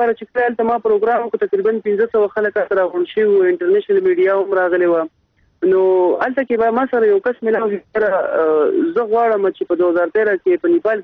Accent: Mardan, Khyber Pakhtunkhwa, Pakistan; زه د مردان د سیمې سره تعلق لرم او موږ پښتانه یو

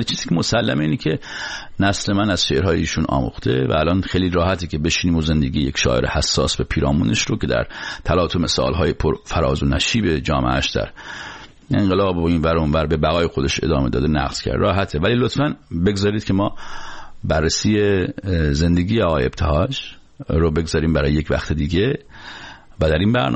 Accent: Iran; moved away as an adult; من تازه از ایران اومدم

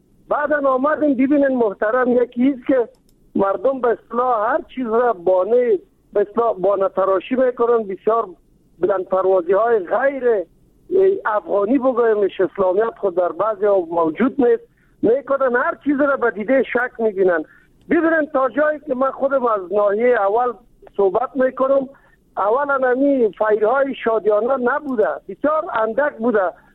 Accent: Kabul, Afghanistan; چون ما از کابل هستیم

